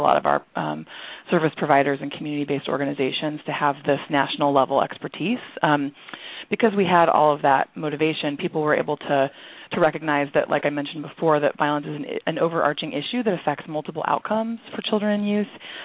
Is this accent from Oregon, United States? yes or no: yes; Portland, Oregon, United States; And I'm from Portland, Oregon, in Multnomah County